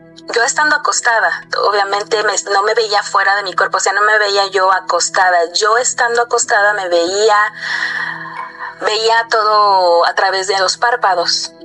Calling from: Cuernavaca, Morelos, Mexico; de Cuernavaca.

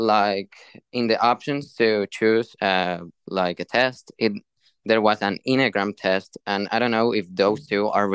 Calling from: Mexico; English is a second language; I'm from Mexico.

